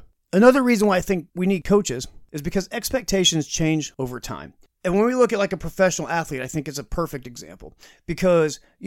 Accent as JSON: {"language": "English", "town": "Indianapolis", "region": "Indiana", "country": "United States", "tie": "born or raised there", "said": "And, you know, I'm a Colts fan. I'm born and raised in Indianapolis, and that I can attest to."}